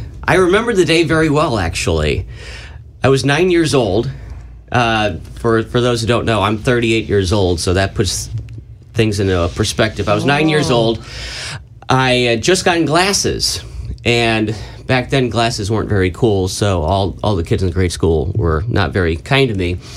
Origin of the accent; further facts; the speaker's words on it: St. Louis, Missouri, United States; now in Cleveland, United States; I grew up in St. Louis